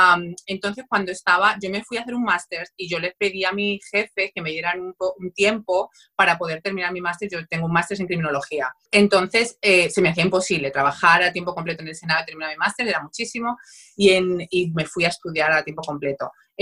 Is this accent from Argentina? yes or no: no; Spain; now in United States; soy española, llegué a los Estados Unidos, va a ser ahora 19 años ya. Llegué aquí sin nada ni nadie. Yo tenía $800 cuando yo llegué aquí. Wow. No hablaba inglés